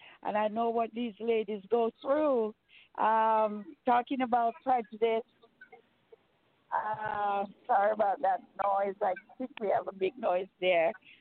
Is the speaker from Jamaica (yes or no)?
yes; Jamaica; because we're Jamaican